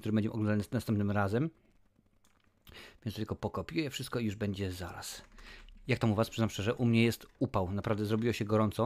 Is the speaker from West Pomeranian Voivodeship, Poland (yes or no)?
no; Lesser Poland, Poland; Ja jestem z Małopolski, u nas i wychodzi na pole